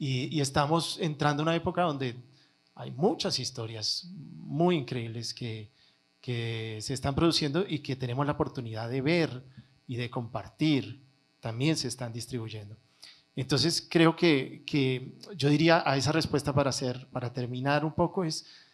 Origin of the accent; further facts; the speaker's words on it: Antioquia, Colombia; moved away; Yo volví a Colombia hace 12 años, yo soy paisa. Me fui del país por una temporada muy larga y volví hace 12 años.